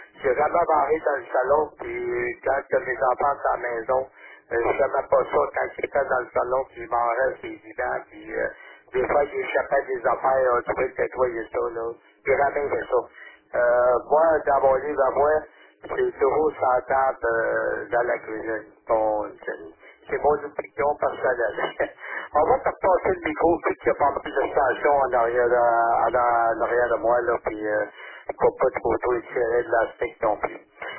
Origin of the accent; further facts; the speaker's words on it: Quebec, Canada; moved away as an adult; now in Montreal, Canada; je viens de la région de Québec et je suis arrivé à Montréal en 2001